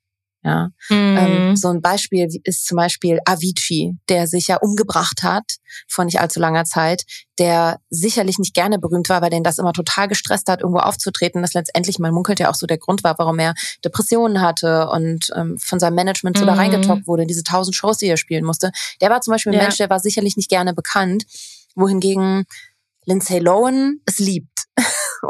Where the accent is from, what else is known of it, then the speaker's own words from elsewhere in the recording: Odenthal, North Rhine-Westphalia, Germany; ich komme aus Köln, aber ich komme ja eigentlich aus Bergisch Gladbach. Und eigentlich, wenn ich sage aus Bergisch Gladbach, komme ich aus Odenthal, was nur noch mal eine halbe Stunde von Bergisch Gladbach weg ist. Aber mit der Bahn sind es nur 25 Minuten nach Köln.